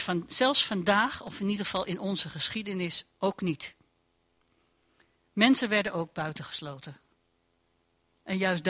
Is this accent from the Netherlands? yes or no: yes; Amsterdam, North Holland, Netherlands; Ik kan me nog herinneren als kind in Amsterdam dat wij naar het badhuis gingen.